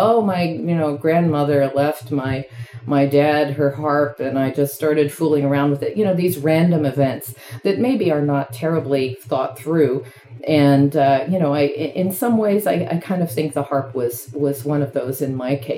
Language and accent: English; Norman, Oklahoma, United States; I grew up in Norman, Oklahoma, and I played the piano from pretty much earliest memory.